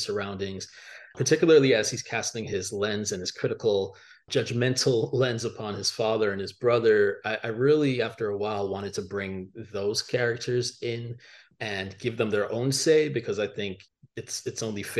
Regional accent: Miami, Florida, United States; I can answer that I grew up in Miami, but the people may not find that satisfying.

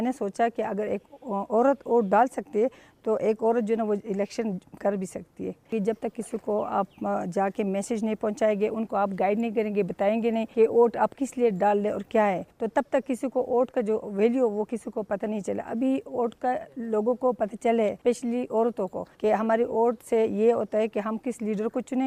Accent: Upper Dir, Khyber Pakhtunkhwa, Pakistan; میرا تعلق اپر دیر سے ہے

